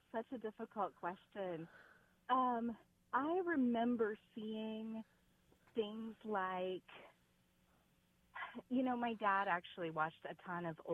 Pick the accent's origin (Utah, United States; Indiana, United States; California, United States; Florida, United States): Indiana, United States; Muncie; I actually grew up in Muncie, Indiana, so I'm a Hoosier native.